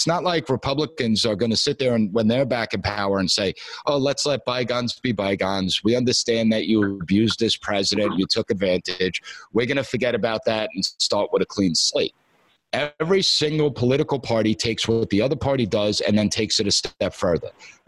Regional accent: New York, United States; I'm from New York. They reelected de Blasio twice.

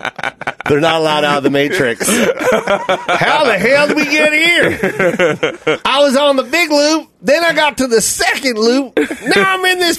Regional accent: Illinois, United States; like, I'm from Illinois, so, you know, I'm used to long driving.

